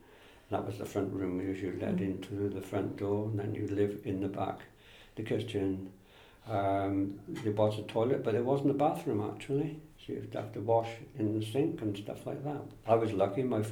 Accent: Sudbrook, Wales, United Kingdom; also born or lived in Caldicot; I was born in Sedbrook, in Stone Cottages, well, in the Lidjabainan at that time, and I lived in Sedbrook for a long, long time.

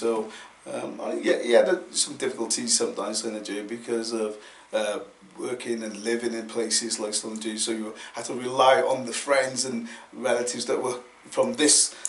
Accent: Newport, Wales, United Kingdom; born there; I was born in Newport, South Wales.

